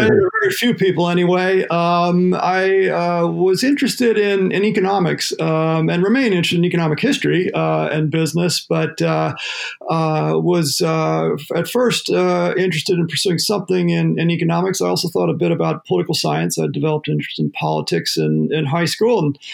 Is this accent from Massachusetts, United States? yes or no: no; Minnesota, United States; I grew up in the Twin Cities. And when it came time to look for a college, I was interested in getting away from home a bit, but not too far.